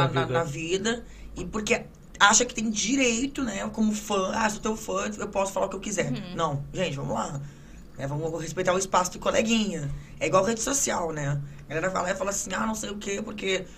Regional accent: Brazil; Eu sou brasileiro

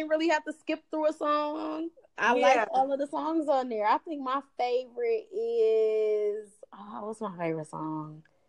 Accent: Detroit, Michigan, United States; Okay, I'm from Detroit.

